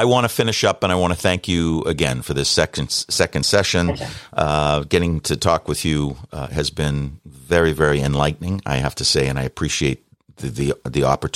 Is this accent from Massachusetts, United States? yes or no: yes; Boston, Massachusetts, United States; from Boston